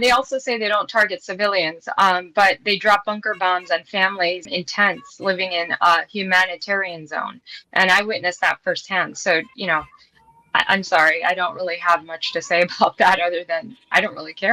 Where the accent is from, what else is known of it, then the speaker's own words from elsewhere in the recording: Chicago, Illinois, United States; Now, I'm born and raised in Chicago. Like I said, I trained in Chicago. I lived in Chicago and I worked as an attending there.